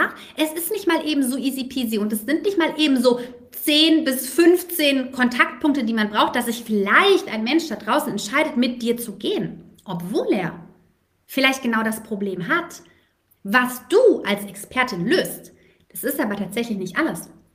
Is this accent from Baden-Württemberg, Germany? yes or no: yes; Stuttgart, Baden-Württemberg, Germany; Mittwochabends war bei uns in Stuttgart immer Perkins Park, ja, also später so zum Abi hin.